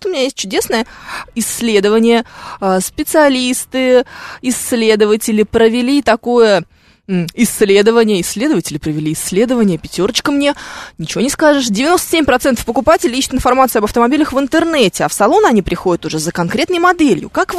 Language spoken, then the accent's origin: Russian; Moscow, Russia; Николай Коновалов почему-то спрашивает меня, где я росла. Это, наверное, странно сейчас прозвучит, но я москвичка.